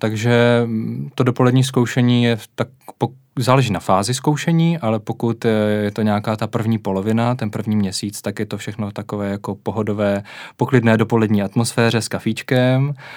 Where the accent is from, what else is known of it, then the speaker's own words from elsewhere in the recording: Brno, South Moravian Region, Czechia; mám řecké předky, takže takhle jednoduše. Narodil jsem se v Brně, takže to není tak, že bych se teďka během pár měsíců naučil brilantně česky, ale prostě tady žiju od malička.